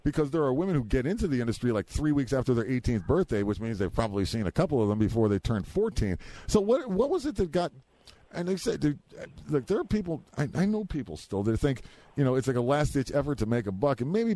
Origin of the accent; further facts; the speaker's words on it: California, United States; growing up in the Valley, I don't care if you live in a cave in the Valley, you do know where the films are being done